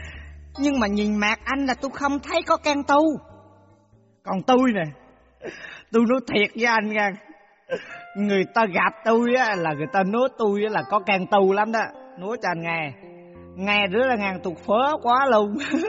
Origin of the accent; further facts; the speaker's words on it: Quang Nam, Vietnam; Dạ em là người sinh ra và lớn lên ở xứ Quảng. Em nghĩ cái này khó cần giới thiệu ngay giọng là bà con biết em ở chỗ mô rồi hỉ.